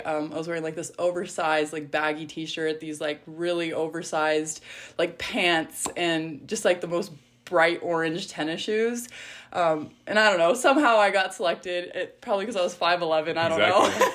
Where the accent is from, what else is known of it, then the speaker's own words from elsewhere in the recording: El Paso, Texas, United States; I think growing up in El Paso